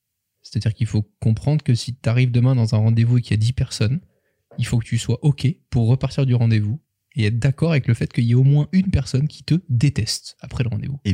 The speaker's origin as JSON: {"language": "French", "country": "Monaco", "said": "Et je peux vous le partager en tant que bon monégasque."}